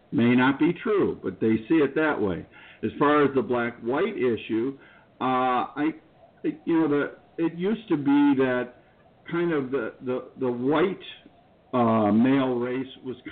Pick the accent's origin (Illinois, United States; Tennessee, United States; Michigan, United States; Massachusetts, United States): Illinois, United States; Chicago; the murder rate is going through the roof in my hometown. I know how Chicago is, and I feel really bad because it's a fantastic city.